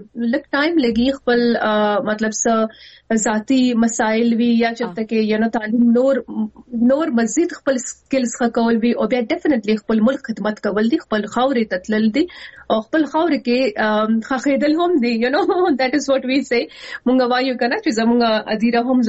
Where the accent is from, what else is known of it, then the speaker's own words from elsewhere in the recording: Pakistan; now in United Kingdom; پاکستان زموږ ملک دی مونږ د پاکستان یو زموږ پہچان دی